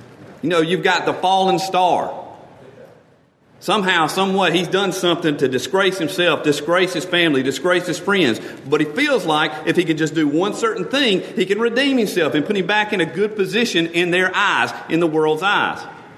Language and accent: English; Mississippi, United States; Been at Ereda Church, which is close to where I grew up in Mississippi.